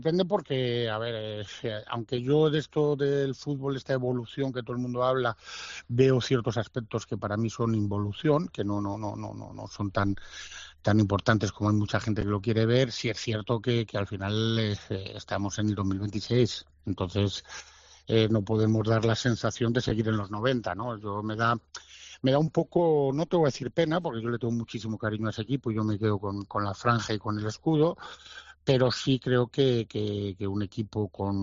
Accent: Valladolid, Castile and León, Spain; A ver, yo soy pucelano y blanquivioleta de nacimiento, eso lo tengo muy claro

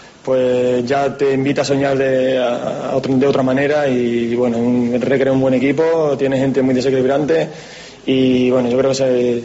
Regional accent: South, Spain; yo soy del sur también

